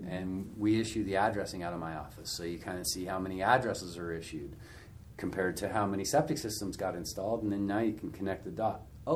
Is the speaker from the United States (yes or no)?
yes; Wyoming, United States; And growing up in Wyoming and having the longtime families, you know, that my wife and I have in the state of Wyoming, I'm not necessarily for a bunch of rules.